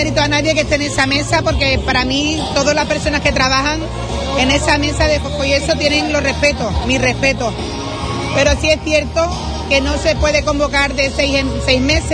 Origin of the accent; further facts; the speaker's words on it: Andalusia, Spain; Como onubense, que tanto me duele mi tierra